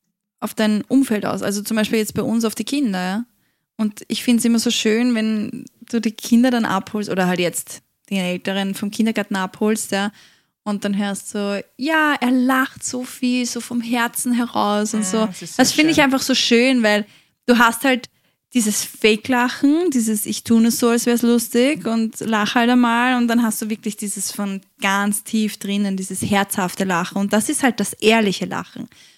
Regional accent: Austria; Ja. Ich eigentlich auch.

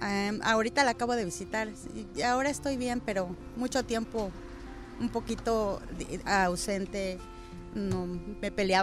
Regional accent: Mexico City, Mexico; En el Olivar del Conde, primera sección.

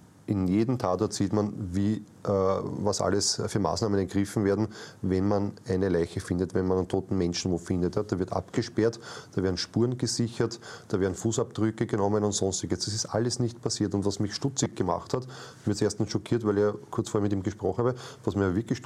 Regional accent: Lower Austria, Austria; sonst kriege ich noch Schimpf als Niederösterreicher.

